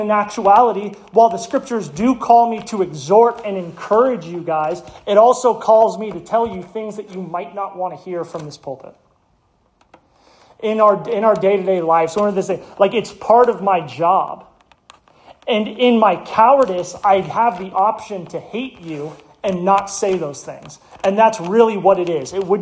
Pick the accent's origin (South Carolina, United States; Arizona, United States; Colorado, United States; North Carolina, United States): Arizona, United States; Lake Havasu City; going back in my hometown of Lake Havasu City